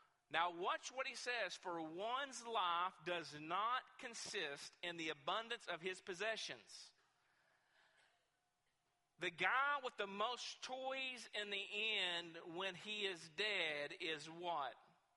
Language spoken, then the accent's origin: English; Westwood, Kentucky, United States; David Wells is from my hometown. He's from Westwood, Kentucky.